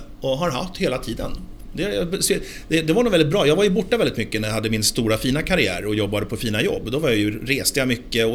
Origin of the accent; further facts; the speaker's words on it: Danderyd, Stockholm County, Sweden; Jag kom ju från Danderyd, där jag hade varit klassens clown